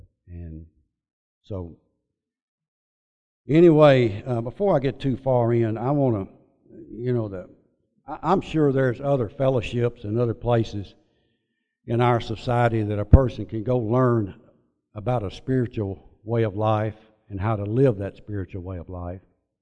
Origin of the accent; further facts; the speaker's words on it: Bowling Green, United States; I was born and raised in Bowling Green